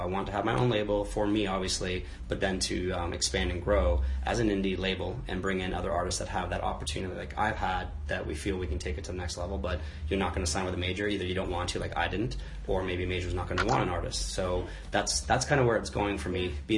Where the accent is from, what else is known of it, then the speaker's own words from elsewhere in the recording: Canada; now in Nashville, United States; Canada's my home country